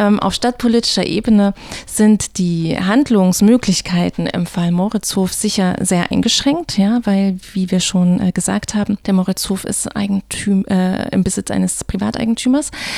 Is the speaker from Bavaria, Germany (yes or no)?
no; Erfurt, Thuringia, Germany; Erfurt ist meine Heimatstadt. Ich hänge sehr an Erfurt. Ich bin hier wieder hergekommen, nachdem ich Erfurt verlassen habe.